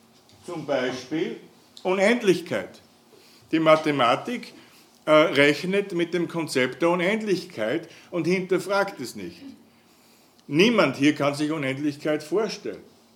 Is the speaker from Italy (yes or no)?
no; Austria; da sind wir Österreicher noch ein bisschen unangenehmer.